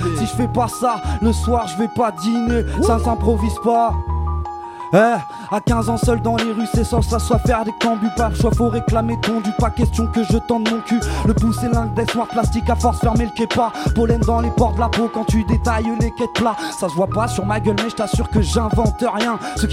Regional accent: Marseille, Provence-Alpes-Côte d'Azur, France; Je suis de la Belle de Mai, frérot.

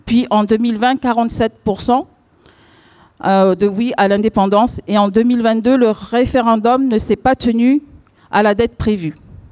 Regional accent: New Caledonia; now in France; je suis originaire de Calédonie, je suis Kanak du pays, et je vis ici en France depuis un moment

